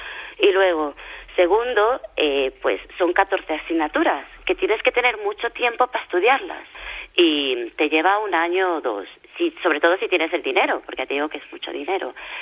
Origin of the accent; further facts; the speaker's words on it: Galicia, Spain; como gallega, pues la morriña que siempre te entra de la tierra.